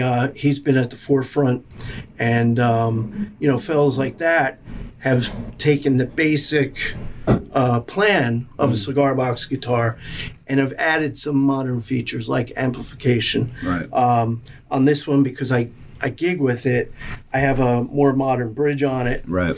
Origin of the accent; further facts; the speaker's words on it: Phoenix, Arizona, United States; born there; And my parents had a ranch out in Arizona. I was born in Phoenix, Arizona.